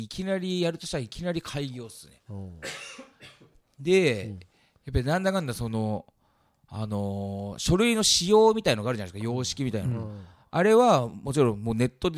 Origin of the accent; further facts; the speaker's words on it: Chiba, Japan; あの千葉から来ましたって